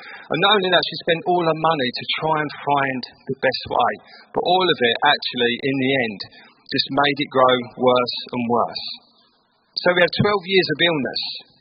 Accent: East of England, United Kingdom; accent: Essex; But in my Essex accent, I'm going to read it out.

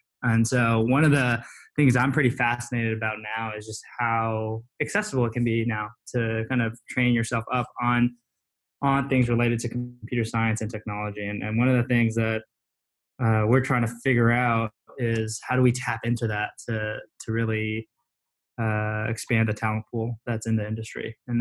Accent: Cupertino, California, United States; I grew up in Cupertino. So that is a tech area too.

